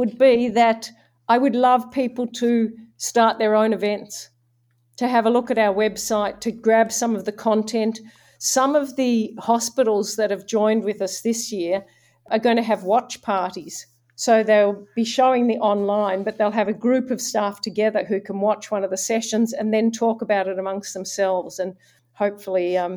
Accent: Oxford, South East England, United Kingdom; born there; I was born in Oxford, so I'm English, really.

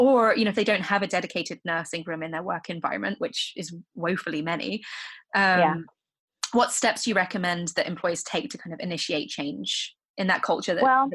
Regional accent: United Kingdom; So obviously I'm British

